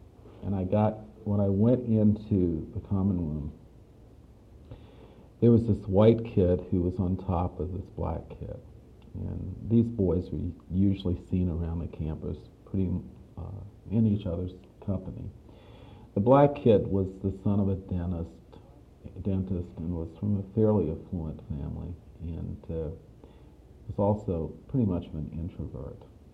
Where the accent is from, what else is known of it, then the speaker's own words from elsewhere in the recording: Virginia, United States; had not gone on in my experience of growing up in Virginia.